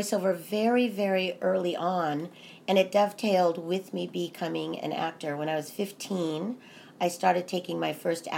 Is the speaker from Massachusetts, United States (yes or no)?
no; Los Angeles, California, United States; I knew about voiceover, I think, because of growing up in Los Angeles. It's a wonderful place to grow up as an actor because everybody is an actor or writer.